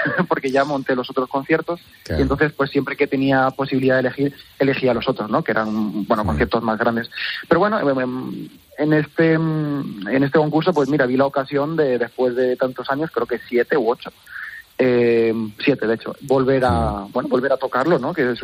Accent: Albacete, Castilla-La Mancha, Spain; mi padre me llevaba aquí a la Fundación del Albacete Balompié, yo soy de Albacete.

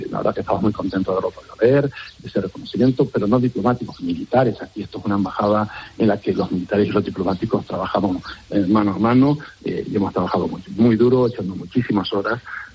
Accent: Spain; Yo creo que tenemos que, como españoles, estar extraordinariamente orgullosos de lo que sabemos hacer

